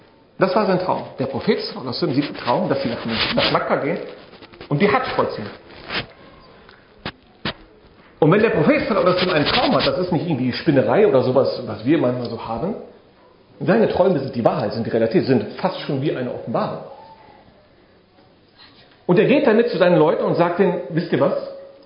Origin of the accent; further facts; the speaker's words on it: Germany; wir kommen ja aus Deutschland, 4000 Kilometer